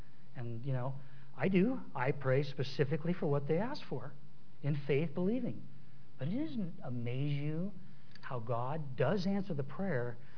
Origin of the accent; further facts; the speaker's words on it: Tucson, Arizona, United States; Living in Arizona, I'm a native, born and raised in Tucson, okay?